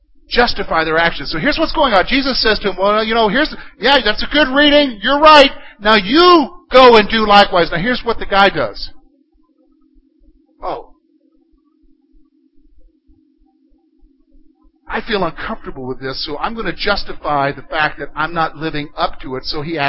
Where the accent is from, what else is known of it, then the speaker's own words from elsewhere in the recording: South Carolina, United States; as a boy growing up in South Carolina, down the road was an auto wrecker.